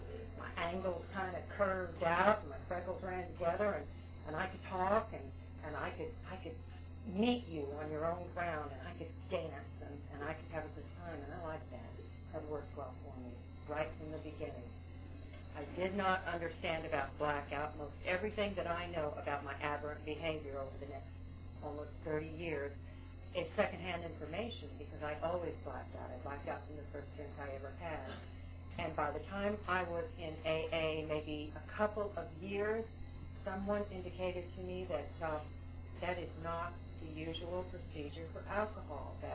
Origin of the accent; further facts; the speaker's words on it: West Coast, United States; I was raised out on the West Coast, my older sister and I.